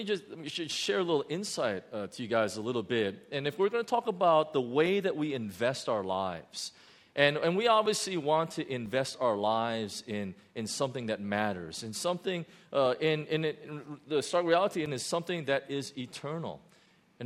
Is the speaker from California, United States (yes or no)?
yes; Huntington Beach, California, United States; My next-door neighbor, growing up in Huntington Beach, my next-door neighbor, it was a friend of mine.